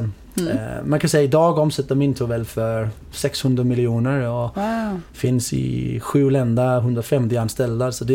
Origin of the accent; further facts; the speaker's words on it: Denmark; Swedish is a second language; jag kommer från Danmark.